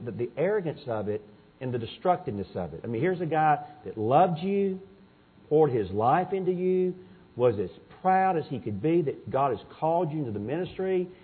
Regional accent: Atlanta, Georgia, United States; I grew up in Atlanta, Georgia, played football at Tara Stadium, which is Jonesboro, Georgia.

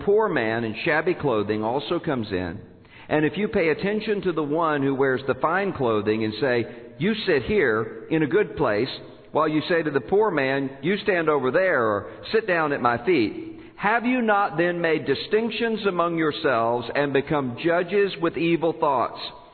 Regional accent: Biloxi, Mississippi, United States; growing up in Biloxi, Mississippi, we didn't eat borscht.

